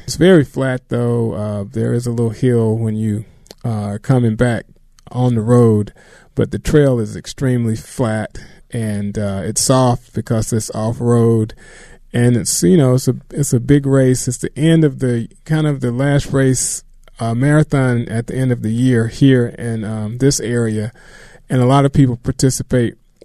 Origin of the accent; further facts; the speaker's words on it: Elba, Alabama, United States; I'm from a little town called Elba, Alabama. It's in southeast Alabama, and that's where I grew up.